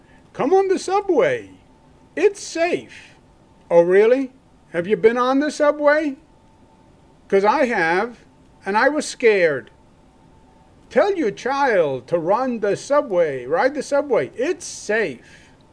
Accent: New York City, New York, United States; I relate to it because, as you know, I am a New Yorker, born and bred. I am smart. I am New York tough.

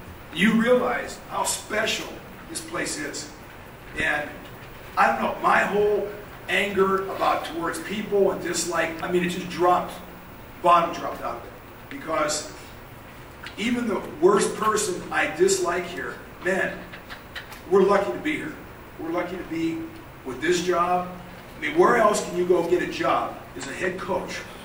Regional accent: Pennsylvania, United States; born there; now in Arizona, United States; I was born in Western Pennsylvania, outside of Pittsburgh. Went to school at Ohio State. Played Chicago Bears. Now I live in Arizona, coached with the Arizona Rattlers.

